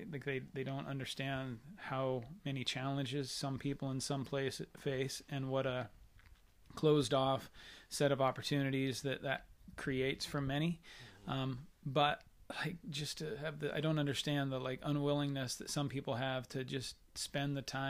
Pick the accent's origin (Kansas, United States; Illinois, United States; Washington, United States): Washington, United States; Rochester; white Protestant male growing up in Rochester, Washington